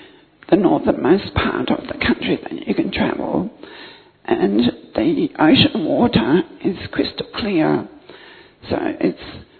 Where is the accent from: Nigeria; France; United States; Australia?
Australia; I'm a native from Australia, and for the past 2 years Australia has been in lockdown.